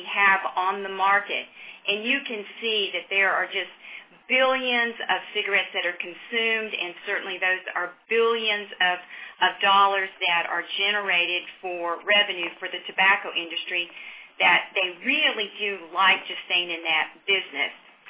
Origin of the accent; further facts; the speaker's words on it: Augusta, Georgia, United States; we're seeing more and more hookah bars in my hometown of Augusta, Georgia.